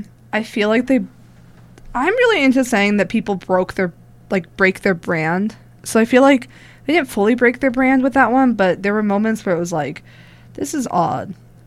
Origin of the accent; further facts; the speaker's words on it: New Jersey, United States; And also, I do know pizza. I am from Jersey.